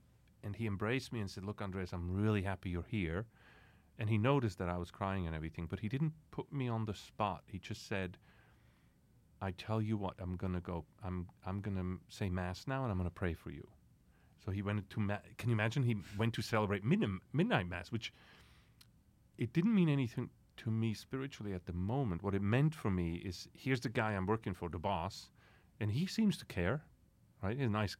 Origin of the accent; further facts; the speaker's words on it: Switzerland; So I'm from Switzerland, and I went into the Swiss military and then found out that I qualified as a Catholic to apply to become a Swiss Guard